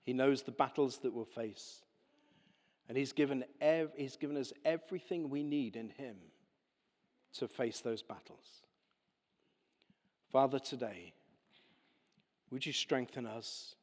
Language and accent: English; United Kingdom; And I know we're British and we're trying to be polite